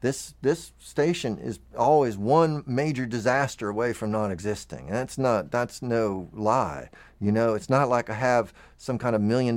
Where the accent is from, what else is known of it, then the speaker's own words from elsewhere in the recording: Tallahassee, Florida, United States; now in Lexington, United States; I am from Tallahassee, Florida. I live in Lexington, Kentucky.